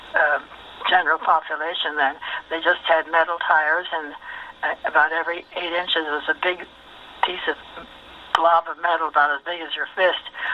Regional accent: Lafayette, United States; Well, I grew up on a farm south of Lafayette.

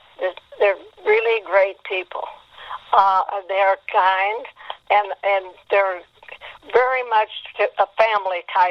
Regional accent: St. Marys, Kansas, United States; born there; And I was born in St. Mary's, Kansas.

